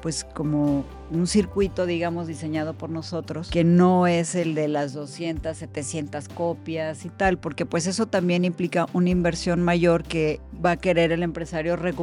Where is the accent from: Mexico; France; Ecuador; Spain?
Mexico; Mascota, Jalisco; cuando había muchas salas pequeñitas en mi pueblo, en Mascota, había dos cines